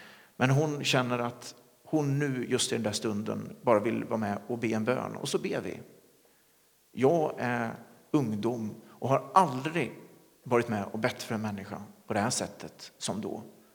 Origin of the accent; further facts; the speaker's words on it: Lidköping, Västra Götaland County, Sweden; en plats i Lidköping där jag växte upp.